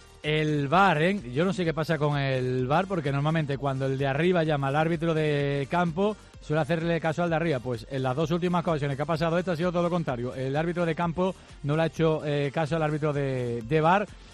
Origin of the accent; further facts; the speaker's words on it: Málaga, Andalusia, Spain; como malagueños que somos, de verdad hay que estar francamente orgullosos.